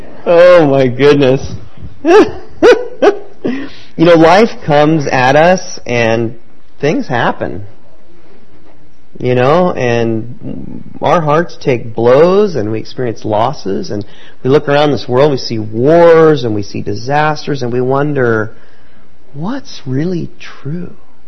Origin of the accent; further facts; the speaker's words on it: California, United States; Anybody live in California? I grew up in California.